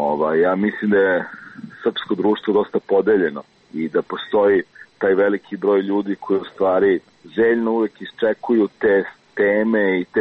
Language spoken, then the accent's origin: Serbian; Belgrade, Serbia; ja sam rođen u Beogradu i odrastao u Beogradu.